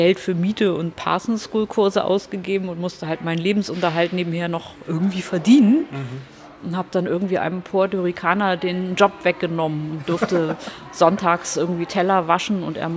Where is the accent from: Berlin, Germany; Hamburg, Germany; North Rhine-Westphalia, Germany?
Hamburg, Germany; ich komme aus Hamburg und will in New York Comics machen